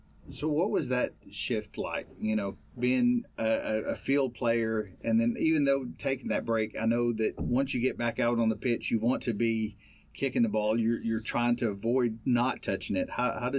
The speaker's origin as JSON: {"language": "English", "town": "Texarkana", "region": "Texas", "country": "United States", "said": "I'm originally from Texarkana, so I know that soccer is huge in Texas."}